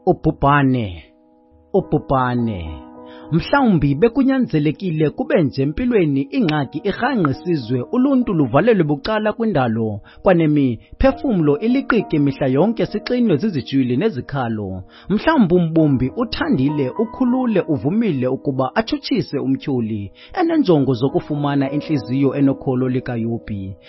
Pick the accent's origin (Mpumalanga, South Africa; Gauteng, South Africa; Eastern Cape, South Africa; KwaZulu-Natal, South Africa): Eastern Cape, South Africa; I'm from South Africa at Eastern Cape.